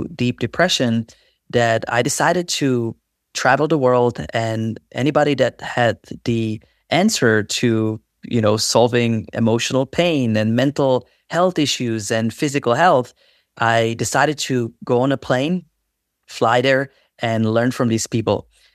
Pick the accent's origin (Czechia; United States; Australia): Czechia; at an early stage when I grew up with shaman in Czech Republic